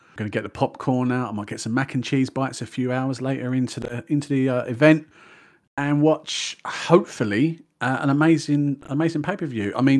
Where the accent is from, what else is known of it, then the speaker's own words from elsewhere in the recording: United Kingdom; And being a Brit, I'm actually watching this pay-per-view at a very reasonable hour